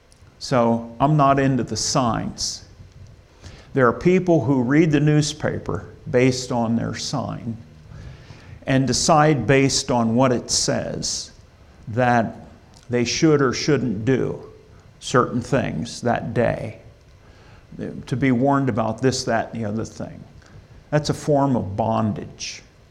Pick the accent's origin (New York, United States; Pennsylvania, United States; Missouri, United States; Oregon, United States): Pennsylvania, United States; Enola; I grew up in Enola, and I was the fourth child in a family of four. And I worked in Enola with Mr. Shover at Shover's Esso